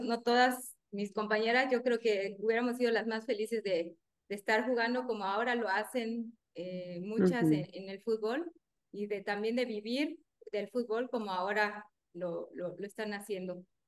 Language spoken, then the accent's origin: Spanish; Yucatán, Mexico; yo soy de Yucatán y todas las concentraciones son en la Ciudad de México.